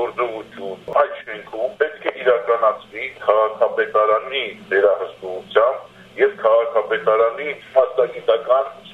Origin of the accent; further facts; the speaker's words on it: Yerevan, Armenia; Ես որպես բնիկ Երևան